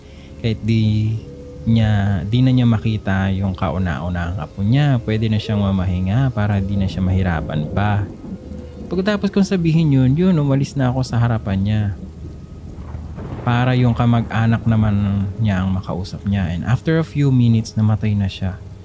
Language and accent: Tagalog; Central Luzon, Philippines; I'm from Pampanga, by the way.